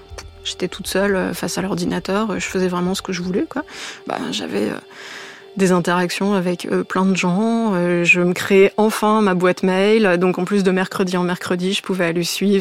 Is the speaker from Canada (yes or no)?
no; Hauts-de-France, France; born there; Je suis née en 88, dans l'Aisne.